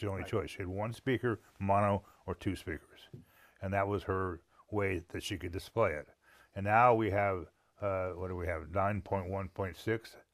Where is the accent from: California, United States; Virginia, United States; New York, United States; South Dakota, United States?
California, United States; San Jose; Well, it was amazing. I grew up in San Jose, California.